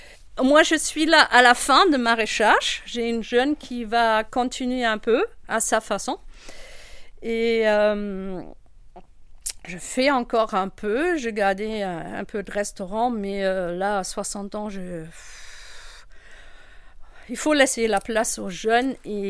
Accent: Northern Germany, Germany; French is a second language; D'origine, je viens de Nord d'Allemagne. Moi, j'entends pas que je parle avec un accent, d'ailleurs.

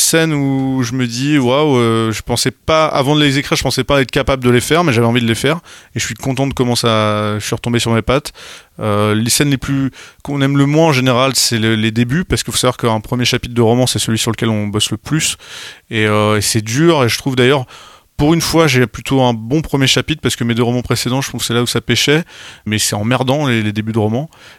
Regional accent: Cholet, Pays de la Loire, France; j'ai grandi à Cholet, j'étais pas dans la pauvreté absolue

